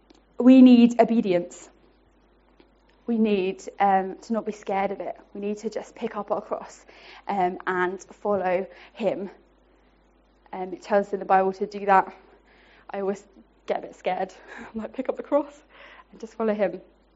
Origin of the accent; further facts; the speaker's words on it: England, United Kingdom; I think us as English people and humans, but especially the English, we check and cross-check and make sure everything's okay before we do anything